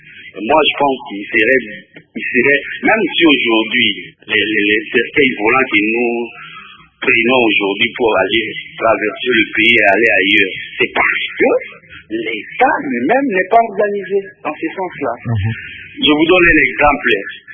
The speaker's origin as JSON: {"language": "French", "town": "Boende", "region": "Équateur", "country": "DR Congo", "tie": "born there", "said": "je ne suis pas né à Kinshasa. Je rappelle, nous étions, moi, je suis de l'Équateur. Je suis né à Boïne"}